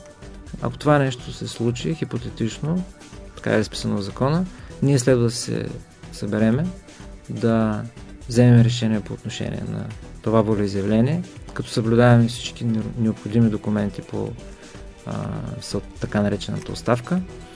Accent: Varna, Varna Province, Bulgaria; всичко това за нас като варненци е важно, повече от важно

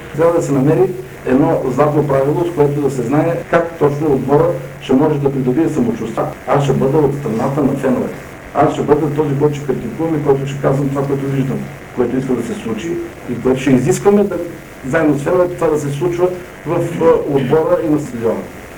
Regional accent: Plovdiv, Plovdiv Province, Bulgaria; Това е нещо, което за мен като пловдивчанин е не само важно

